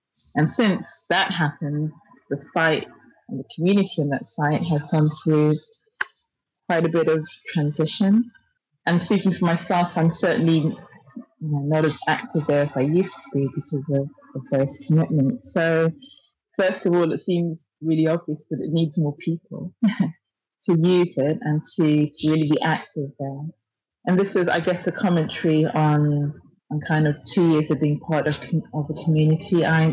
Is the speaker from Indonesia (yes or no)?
no; Zimbabwe; Well, I'm from Zimbabwe, and Jacaranda trees are a really distinctive tree back home.